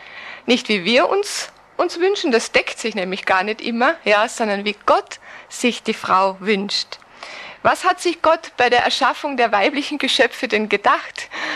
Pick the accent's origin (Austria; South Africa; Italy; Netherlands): Austria; ich bin Österreicherin, komme also weder aus der Schweiz noch aus Deutschland, noch ein anderes Ländle, ursprünglich aus einem katholischen Elternhaus und fand mit 22 Jahren zum lebendigen Glauben an Jesus Christus